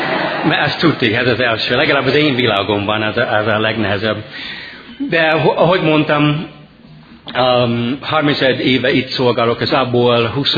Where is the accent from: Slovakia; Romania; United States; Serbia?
United States; Hungarian is a second language; moved away as an adult; now in Hungary; amerikai vagyok, és 31 éve itt szolgálok és élek, mint misszionárius Magyarországon. Ami azt jelenti, hogy 31 éve küszködök a ti nyelvetekkel.